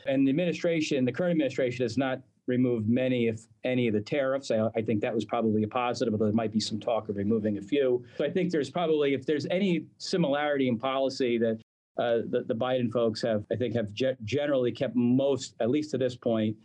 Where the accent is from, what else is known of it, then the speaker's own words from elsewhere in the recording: New York, United States; I mean, I'm a New Yorker.